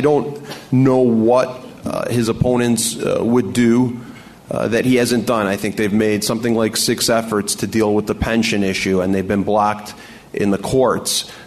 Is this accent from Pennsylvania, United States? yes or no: no; Chicago, Illinois, United States; born there; But I was born here in Chicago, and I've been lucky enough to live my boyhood dream to be a reporter here for the last 17 years.